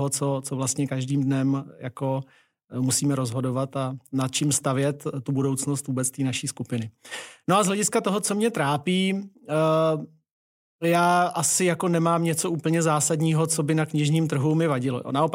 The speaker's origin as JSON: {"language": "Czech", "town": "České Budějovice", "region": "South Bohemian Region", "country": "Czechia", "said": "já pocházím z Českých Budějovic"}